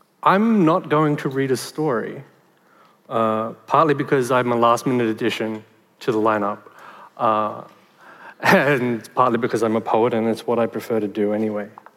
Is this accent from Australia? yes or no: yes; Liverpool, New South Wales, Australia; born there; My father was born in Ceyhan, in Turkey. And I was born in Liverpool in Western Sydney.